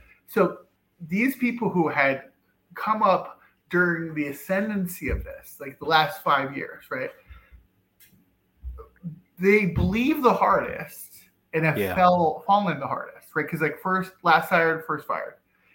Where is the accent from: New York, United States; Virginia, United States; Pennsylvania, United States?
Pennsylvania, United States; but I come from Pennsylvania, it's sort of a very traditional like Democrat versus Republican state.